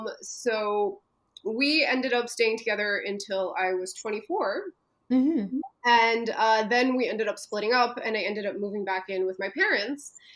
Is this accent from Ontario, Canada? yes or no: no; Montreal, Quebec, Canada; So I'm originally from Montreal.